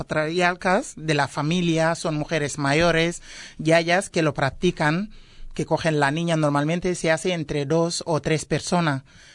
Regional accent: Senegal; born there; Spanish is a second language; yo vengo de mi país de origen, es en Guinea, Conakry, pero he nacido en Senegal y soy senegalesa.

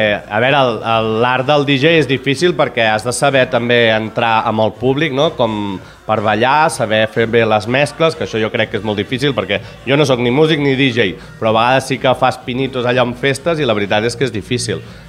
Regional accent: Sabadell, Catalonia, Spain; Jo, doncs de l'any 85, bueno, doncs soc de Sabadell de tota la vida

